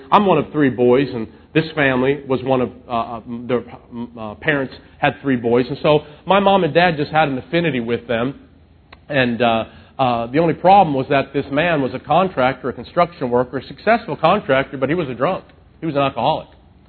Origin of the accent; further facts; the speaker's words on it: Tennessee, United States; moved away as an adult; also born or lived in Oklahoma / Canada; I grew up in Tennessee, went to Oklahoma to Bible school, and then shortly after that, we were wound up in Canada for 13 years, and we've been here 14 years.